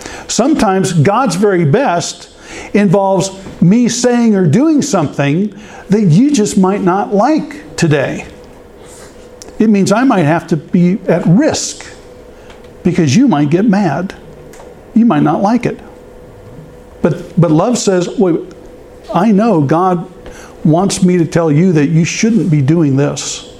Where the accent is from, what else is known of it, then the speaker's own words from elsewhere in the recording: Phoenix, Arizona, United States; We are from Phoenix, but we all happen to be in Tyler having lunch.